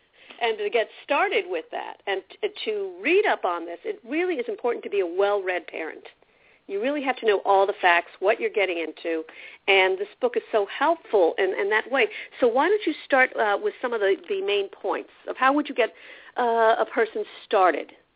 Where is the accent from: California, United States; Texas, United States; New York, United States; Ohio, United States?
New York, United States; New York City; Being a New Yorker, you know, we're surrounded by we are the world, basically, in New York City.